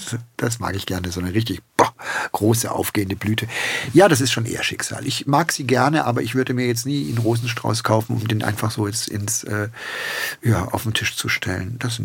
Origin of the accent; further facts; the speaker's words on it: Swabia, Germany; Und ich sitze dann in den 60er Jahren als kleines Kind im Schwäbischen und meine Mutter am Klavier